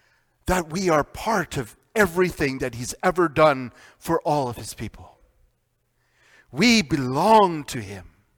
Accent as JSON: {"language": "English", "country": "Canada", "said": "and foremost a Canadian citizen, but we are Christian who in this time and in our life are, indeed, we are Canadian citizens."}